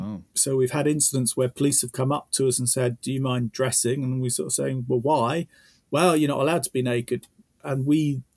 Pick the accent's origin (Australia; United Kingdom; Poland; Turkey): Australia; born there; I was born in Australia, and there I have happy memories of running around naked in the garden all the time